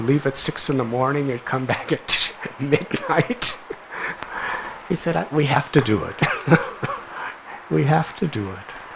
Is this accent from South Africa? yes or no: no; Illinois, United States; also born or lived in Chicago, United States; I was born in Chicago, Illinois. When I was 4 years old, my mother and father brought their three little sons to a village about 30 miles north of Chicago